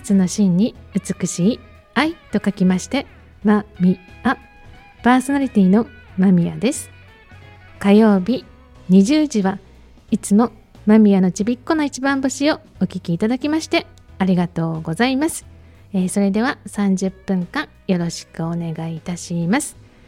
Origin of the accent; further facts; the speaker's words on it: Nara, Japan; ×1 の私たち奈良出身×1 ということでお揃い